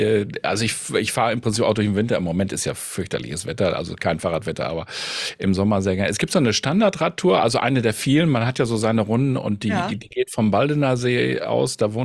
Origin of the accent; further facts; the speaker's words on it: Münster, North Rhine-Westphalia, Germany; now in Gelsenkirchen, Germany; Ich bin ja ursprünglich Münsteraner, wohne jetzt in Gelsenkirchen, so wie du im Ruhrgebiet.